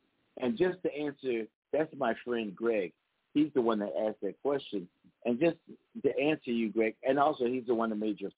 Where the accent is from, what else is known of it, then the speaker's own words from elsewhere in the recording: Philadelphia, Pennsylvania, United States; because I'm from Philly. And so that's all the stuff I heard. Growing up so much, it was in the back of my head.